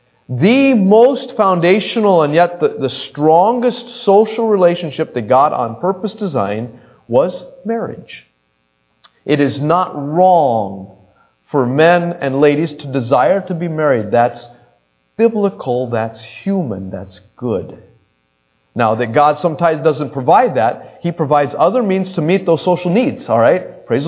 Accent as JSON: {"language": "English", "town": "Denver", "region": "Colorado", "country": "United States", "tie": "born there", "said": "and of course I remember I was born in Denver, Colorado, so the manly men, we were cowboys, all right?"}